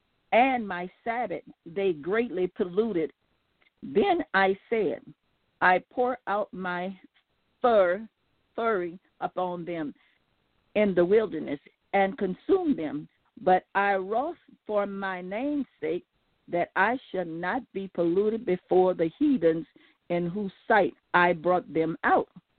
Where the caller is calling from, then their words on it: Gonzales, Louisiana, United States; I'm calling from Baton Rouge, Gonzales, Louisiana.